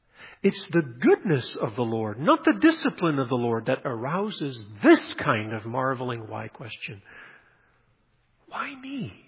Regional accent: Nigeria; When growing up in Nigeria and Africa, my dad used to call it the bush telephone.

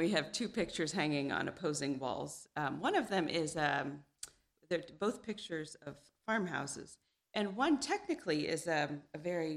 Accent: Indiana, United States; But I grew up in Indiana. I am the third of eight children.

